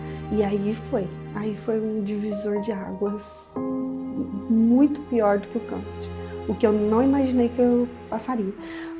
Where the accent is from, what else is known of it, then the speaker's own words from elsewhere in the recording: Itajubá, Minas Gerais, Brazil; eu sou natural daqui de Itajubá, Minas Gerais, do sul de Minas.